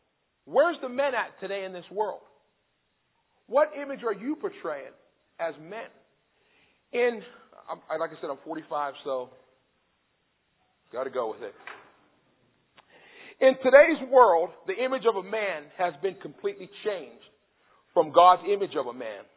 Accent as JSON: {"language": "English", "town": "Belle Vernon", "region": "Pennsylvania", "country": "United States", "said": "I'm originally from Bell Vernon."}